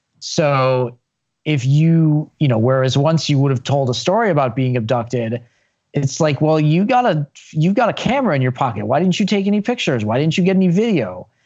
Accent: Chicago, Illinois, United States; My favorite sports conspiracy, because I grew up in Chicago

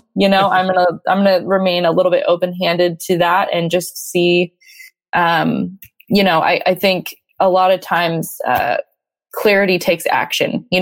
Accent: United States; But then how do I also think about this as a citizen and as a American or as a parent?

